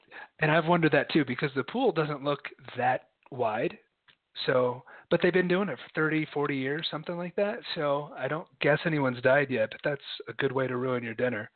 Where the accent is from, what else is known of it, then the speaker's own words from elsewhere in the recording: Missouri, United States; But even growing up in Missouri, when we would drive, we visited Estes Park all the time